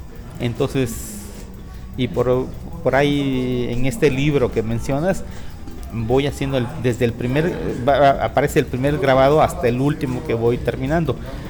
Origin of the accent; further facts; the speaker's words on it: Tehuantepec, Oaxaca, Mexico; now in Oaxaca, Mexico; fue mi niñez ahí en Tehuantepec, pero luego vine a Oaxaca a estudiar arquitectura.